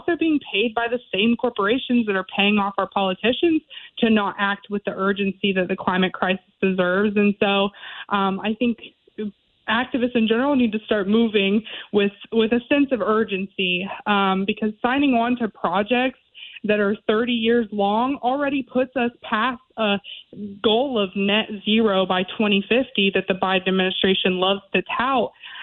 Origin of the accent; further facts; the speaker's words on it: West Virginia, United States; I'm from West Virginia, and to just see the ways that our state has changed